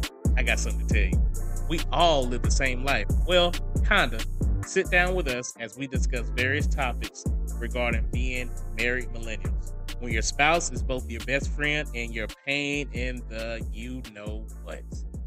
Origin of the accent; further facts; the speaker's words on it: Rock Hill, South Carolina, United States; I'm originally from Rock Hill, South Carolina. I've been in South Carolina all my life, and I love it.